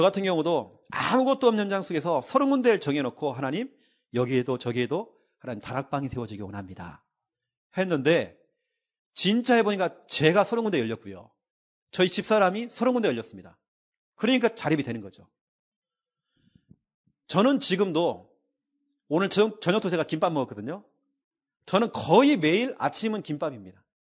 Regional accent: Jeonju, North Jeolla, South Korea; 저는 전라북도 전주 사람입니다. 그런 제가 경상도에 가서 교회를 딱 개척하는데

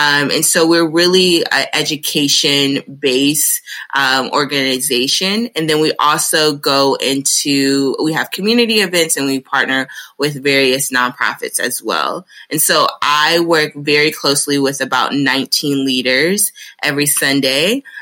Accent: Shaker Heights, Ohio, United States; So I went to Shaker. I grew up in Shaker. My family's originally from South Carolina, so we really don't have family up here in the Cleveland area

